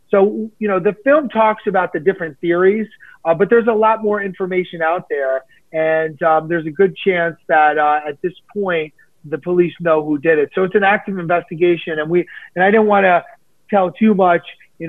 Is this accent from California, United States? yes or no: no; New York City, New York, United States; You know, I'm born and raised in New York City. I've never seen a gun on the street.